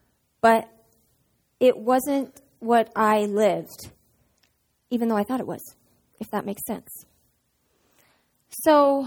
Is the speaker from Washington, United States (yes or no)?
no; Reno, Nevada, United States; I was born and raised in Reno. My dad is a pastor and my mom's a school teacher.